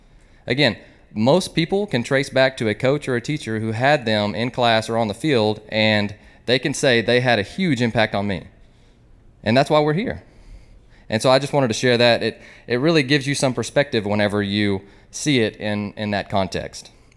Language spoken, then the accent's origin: English; Tulsa, Oklahoma, United States; I'm from Union High School in Tulsa, Oklahoma